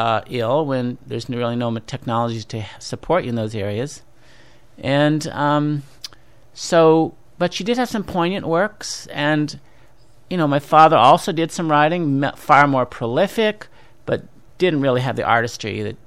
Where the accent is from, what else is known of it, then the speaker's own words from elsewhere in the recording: Cedar Falls, Iowa, United States; also born or lived in Des Moines; I'm actually from Iowa, yeah. Cedar Falls originally, and then then my last 2 years of high school were in Des Moines, and then college in Iowa City.